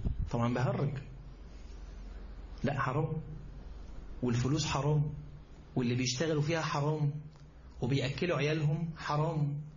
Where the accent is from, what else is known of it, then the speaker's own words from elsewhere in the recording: Egypt; ده انا مصري، ده انا مصري وابويا مصري وانا شربت من نيلها وشفت بابا بيشرب من نيلها وجدي شرب من نيلها